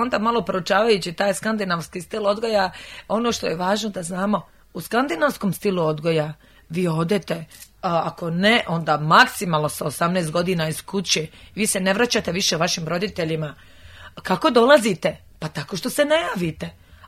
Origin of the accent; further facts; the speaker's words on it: Bosnia & Herzegovina; Ma ja znam da sam Bosanka, ja se osjećam kao Bosanka.